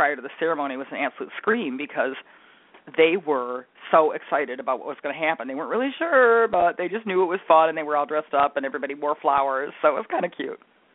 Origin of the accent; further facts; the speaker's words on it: Detroit, Michigan, United States; Whenever I see Mark Fidrich, because I'm from Detroit, I think, because we always called him the bird